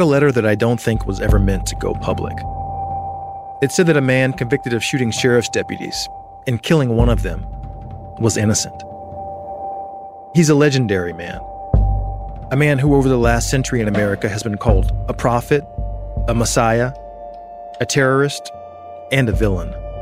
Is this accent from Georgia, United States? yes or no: yes; Atlanta, Georgia, United States; moved to my hometown, Atlanta, Georgia.